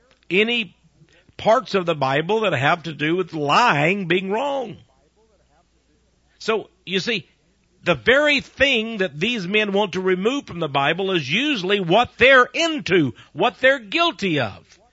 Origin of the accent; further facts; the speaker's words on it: Texas, United States; I'm from Texas. I'm from the United States.